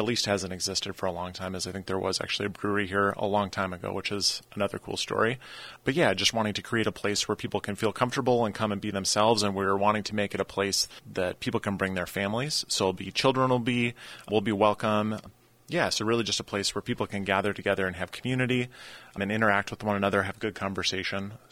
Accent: Jamestown, New York, United States; Emma and I, and really our entire group, we are from the Jamestown area. We love Jamestown.

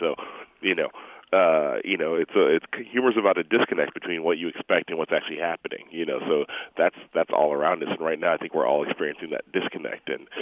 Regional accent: Chicago, Illinois, United States; born or raised there

